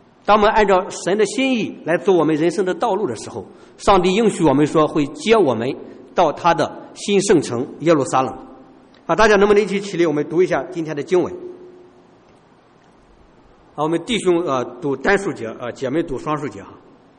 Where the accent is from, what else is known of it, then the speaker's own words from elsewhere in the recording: China; 所以说我们中国人是非常重视未来的。